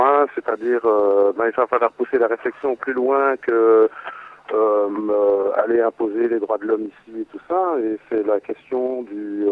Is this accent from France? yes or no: no; DR Congo; nous, en tant que Congolais, nous sommes un peu particuliers, vu les rapports historiques et économiques, etc., qui existent entre la Belgique et nous.